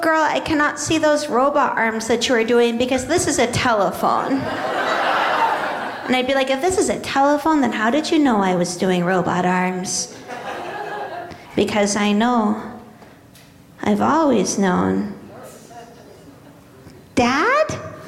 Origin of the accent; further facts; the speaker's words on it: Seattle, Washington, United States; I grew up in Seattle, Washington, which is the suicide capital of the universe.